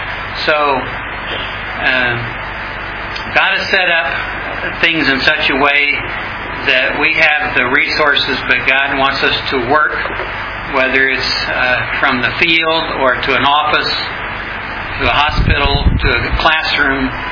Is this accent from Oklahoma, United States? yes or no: yes; Oklahoma City, Oklahoma, United States; Again, I'm from Oklahoma City, a lay elder and a retired engineer.